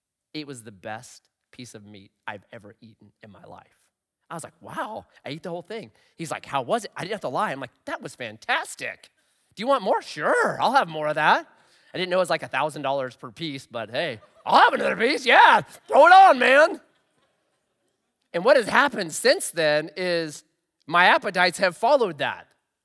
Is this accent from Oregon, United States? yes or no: yes; Oregon, United States; So I grew up in Southern Oregon.